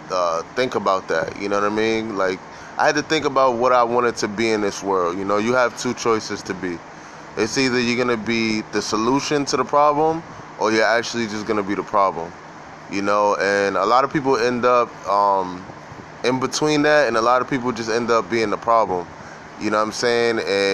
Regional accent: New York, United States; I'm from New York, mind you know what I'm saying? I live in New York, and, you know, I'm from the hood

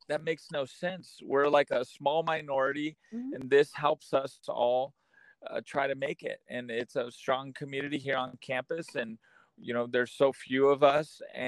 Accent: Nampa, Idaho, United States; I was born and raised in Nampa, Idaho. I'm a Shoshone Bannock tribal member and the son of a Mexican immigrant. I grew up in poverty in public housing

